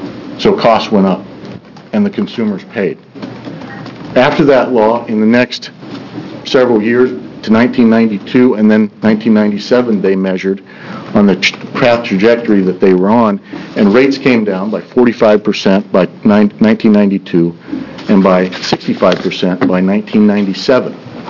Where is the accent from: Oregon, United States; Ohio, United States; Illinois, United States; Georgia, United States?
Oregon, United States; McMinnville; I'm from McMinnville.